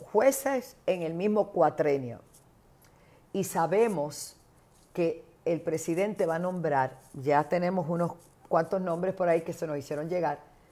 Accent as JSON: {"language": "Spanish", "country": "Puerto Rico", "said": "En el día de ayer en mi país, en Puerto Rico, para los que nos ven en otros países"}